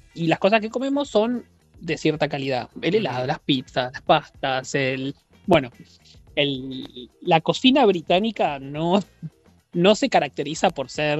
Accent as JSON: {"language": "Spanish", "country": "Argentina", "said": "O sea, obviamente uno como argentino va con el approach de, bueno, por las dudas miro"}